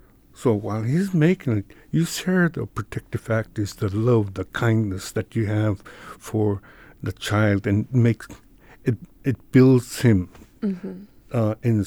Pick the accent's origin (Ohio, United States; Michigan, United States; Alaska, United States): Alaska, United States; first language Yupik; English is a second language; I've been Yupik was my first language, and I like to translate the what the elders are saying.